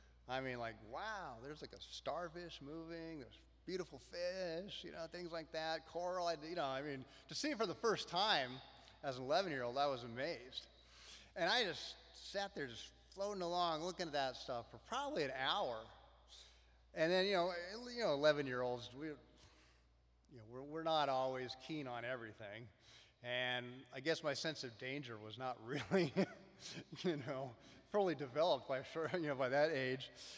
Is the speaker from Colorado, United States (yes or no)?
yes; Colorado, United States; moved away as an adult; And then when I moved out here, growing up in Colorado, it's pretty landlocked. You don't really get to go to the ocean and look at that stuff. But when I moved out here, when I was 24